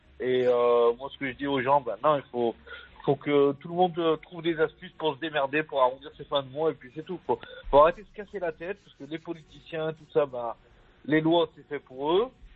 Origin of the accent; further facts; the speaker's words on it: Lyon, Auvergne-Rhône-Alpes, France; also born or lived in Mostaganem, Algeria / Oran, Algeria; Et moi, je suis de Lyon, je suis de Mostaguerem, je suis d'Oran, donc bonne année à tout le monde.